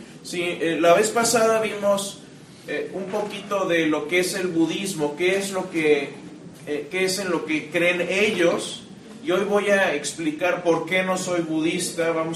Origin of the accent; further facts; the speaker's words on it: Querétaro, Mexico; now in Houston, United States; yo soy de Querétaro. Querétaro, cuando yo empecé a vivir ahí en los 80s, pues era muy chiquito